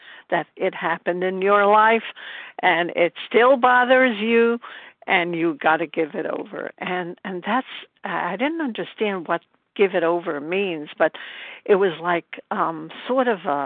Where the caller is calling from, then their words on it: Brooklyn, New York, United States; recovered and grateful in Brooklyn, New York.